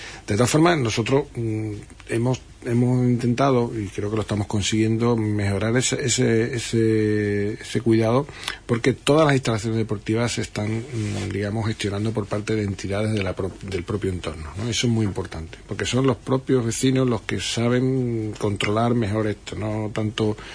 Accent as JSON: {"language": "Spanish", "region": "Andalusia", "country": "Spain", "tie": "born or raised there", "said": "mi barrio, por cierto, que yo me crié en la Isla Chica"}